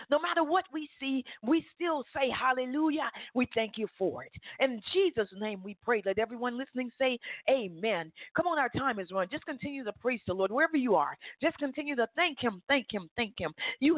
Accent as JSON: {"language": "English", "region": "Alabama", "country": "United States", "said": "Now I'm from Alabama, and I am a University of Alabama Crimson Tide fan."}